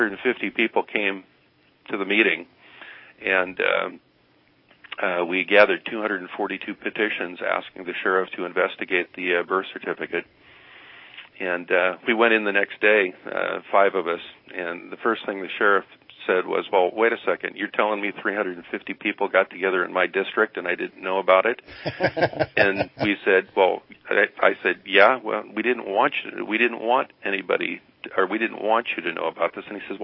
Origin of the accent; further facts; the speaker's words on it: United States; as an American, I'm just trying to seek the truth and know what's going on in our country